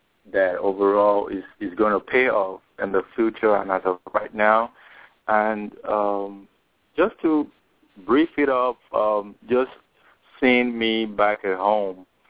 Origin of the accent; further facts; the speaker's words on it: Nigeria; now in United States; where are you from? Nigeria. Everybody say, oh.